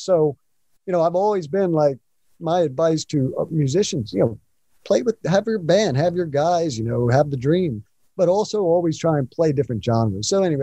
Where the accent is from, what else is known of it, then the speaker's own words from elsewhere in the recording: West Virginia, United States; Like, this was played in my house. I grew up in West Virginia.